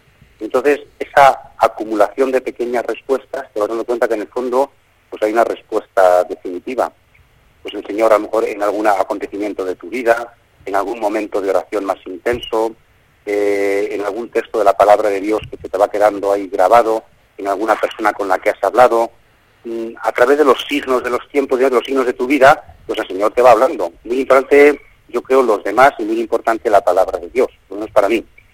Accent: Urda, Castilla-La Mancha, Spain; yo, por ejemplo, pues soy de Urda, y es verdad que lo soy

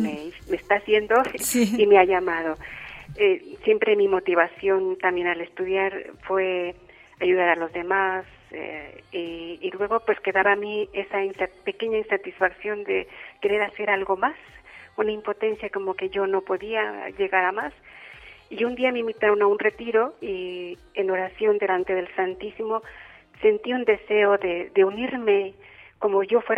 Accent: Mexico; Yo soy mexicana, provengo de una familia cristiana. Fuimos una familia de 4 hermanos, 4 mujeres y 4 hombres, de 8.

